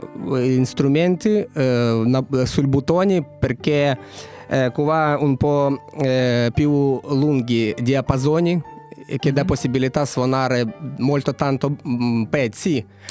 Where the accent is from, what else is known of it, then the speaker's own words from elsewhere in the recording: Konotop, Sumy Oblast, Ukraine; Italian is a second language; moved away; Io sono di Ucraina, nato alla città Konotop, dove ho studiato e fatto la musica a scuola.